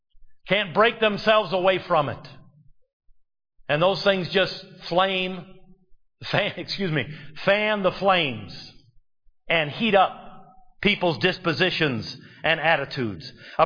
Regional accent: Michigan, United States; I grew up near Detroit. I remember walking out in our suburbs that were 7 miles from downtown.

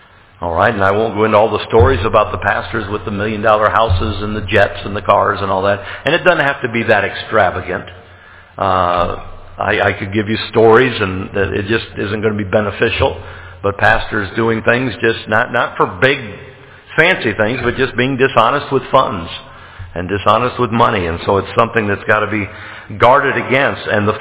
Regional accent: United States; And as an American, I'll tell you why. You're loud and you're arrogant.

